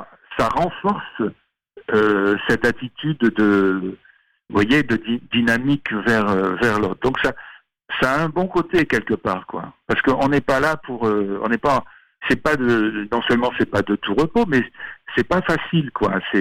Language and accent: French; Marseille, Provence-Alpes-Côte d'Azur, France; also born or lived in Var; Je suis né dans le Var, mais parce que mon père était cheminot, et donc on voyageait de gare en gare comme ça. Mais très très vite, à la toute petite enfance, je suis venu à Marseille, où j'ai vécu toute la première partie de ma vie, enfin, jusqu'aux études